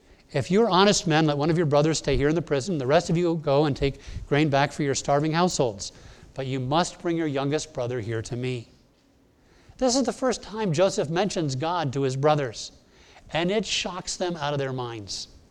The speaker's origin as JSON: {"language": "English", "country": "Bahamas", "tie": "born or raised there", "also_born_or_lived": "Connecticut, United States", "said": "in my childhood growing up in the Bahamas and in Connecticut, I was used to Christians. I'd been to church my whole life."}